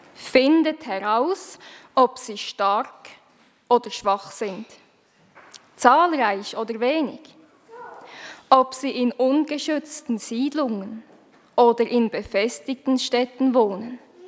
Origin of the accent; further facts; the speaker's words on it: Switzerland; Bei uns in der Schweiz hat das Winzerfest ein bisschen früher stattgefunden